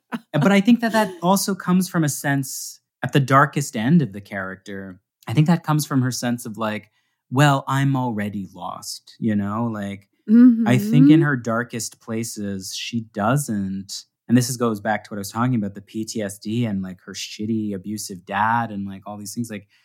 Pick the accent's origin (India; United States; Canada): Canada; I'm a Canadian